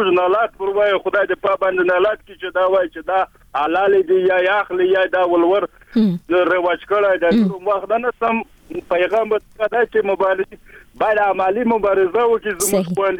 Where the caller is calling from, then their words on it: Tehran, Tehran Province, Iran; افغان یم، د ایران د تهران څخه ټلیفون په لګیم.